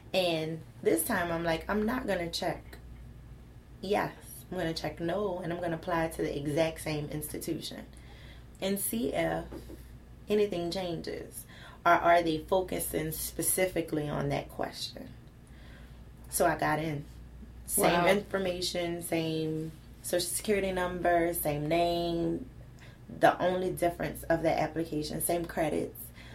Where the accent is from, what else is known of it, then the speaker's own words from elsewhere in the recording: Vacherie, Louisiana, United States; I had a humble beginning. I'm from Vastry, Louisiana, a small country town in St. James Parish. I grew up there. At about 18, I got a scholarship to Xavier University